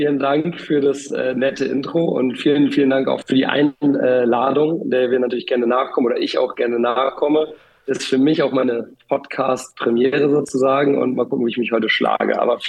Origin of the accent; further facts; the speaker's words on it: Oldenburg, Lower Saxony, Germany; ich komme auch aus dem schönen Niedersachsen, deswegen natürlich auch mit Hannover vertraut. Allerdings bin ich aufgewachsen in Oldenburg bei Bremen und meine Familie kommt ursprünglich eigentlich aus Berlin und daran hat es mich auch dann seit dem 18. Lebensjahr zurückverschlagen